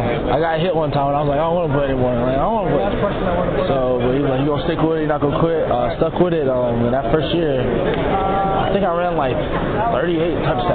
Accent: Florida, United States; I'm from West Coast, Florida, so I'm a hop skip away from actually being from my hometown.

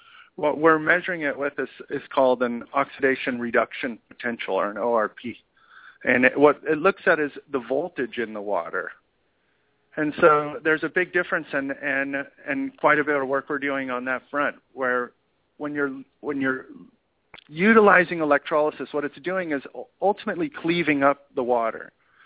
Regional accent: California, United States; He's from down in my hometown down there in Orange County.

